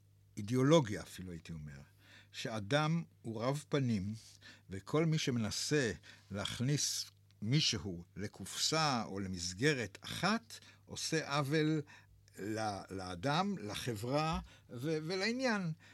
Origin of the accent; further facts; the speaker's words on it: Tel Aviv, Tel Aviv District, Israel; אני תל אביבי.